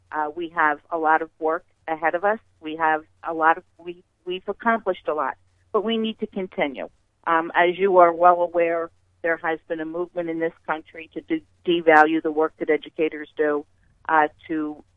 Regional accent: Pennsylvania, United States; I come from Bucks County, the Council Rock School District.

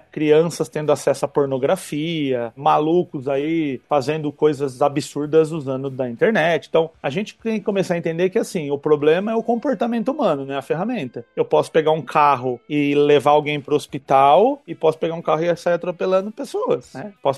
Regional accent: Mauá, São Paulo, Brazil; Quando eu era criança, pobre aqui em Mauá, era só o moleque do mundo da lua

